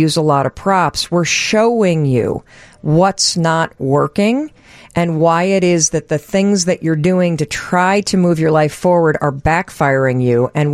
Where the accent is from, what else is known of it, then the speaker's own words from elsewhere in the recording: Michigan, United States; I grew up in Western Michigan, and guess what was on when I got home?